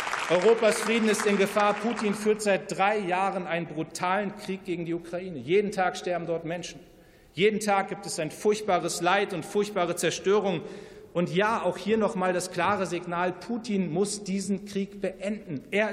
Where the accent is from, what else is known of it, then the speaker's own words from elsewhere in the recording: Munster, Lower Saxony, Germany; als jemand, der mit der Bundeswehr groß geworden ist, mein Vater war Soldat, ich komme aus Munster, dem größten Heeresstandort in Deutschland, einem Ort, der ganz tief von der Bundeswehr geprägt ist.